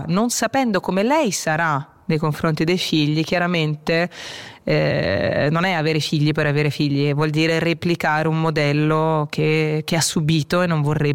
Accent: Rome, Lazio, Italy; born there; Sono nata a Roma, dovevo tornare a una certa ora, dovevi abbassare lo sguardo, era una forma di protezione.

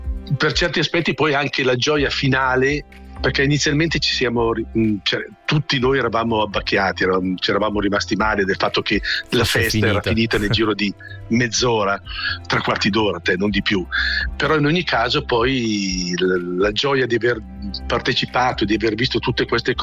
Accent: Fombio, Lombardy, Italy; Il mio paese, Fombio, era attraversato in quel periodo dalla Via Emilia

